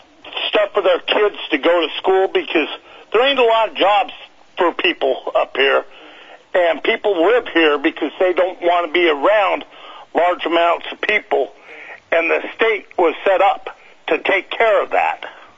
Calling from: Willow, Alaska, United States; I'm calling from Willow.

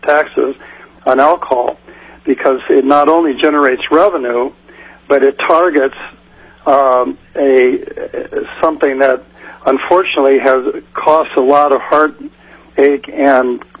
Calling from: Utqiagvik, Alaska, United States; I'm calling from Barrow in the middle of a blizzard.

